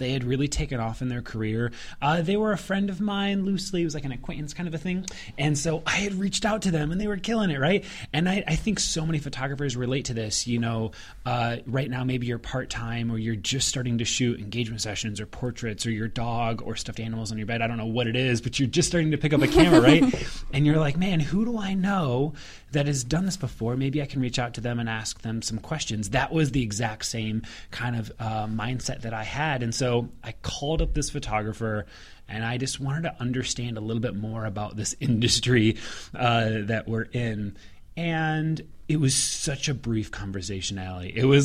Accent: Ohio, United States; But I'm also from the Midwest, so Ohio.

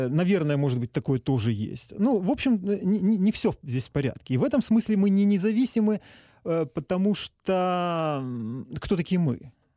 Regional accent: Ukraine; Да, я русский по культуре, да, но при этом я абсолютный украинец

